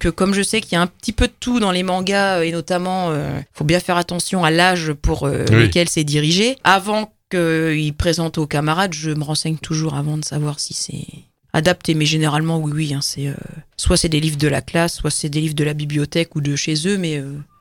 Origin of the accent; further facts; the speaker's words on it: France; quand les gens se rendent compte qu'en fait, je suis français, je pense que c'est dû à l'accent anglais qui n'est pas forcément au top.